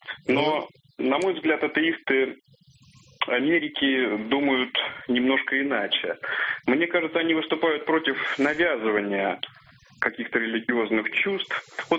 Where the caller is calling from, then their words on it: Moscow, Russia; я из Москвы.